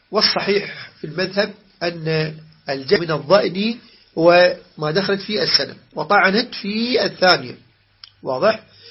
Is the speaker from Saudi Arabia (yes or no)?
no; Iraq; ولحم الغنم عندنا في العراق مفضل على المعز ويسمى بالسخلة. والسخلة نسميها صخلة بالعراق